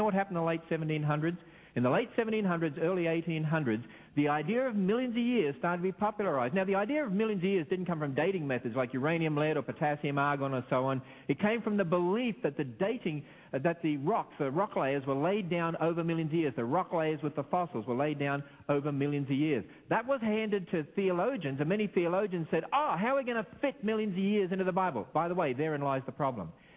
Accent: Australia; my home country in Australia.

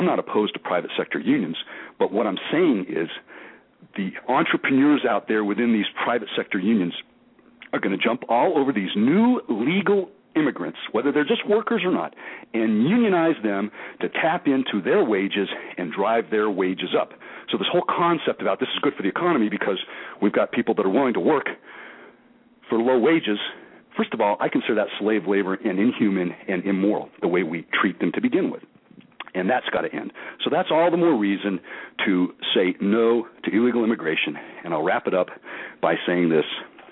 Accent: Arizona, United States; also born or lived in Florida; I've seen it growing up in Arizona, southern Florida, and now living in southern California, and now southern Florida.

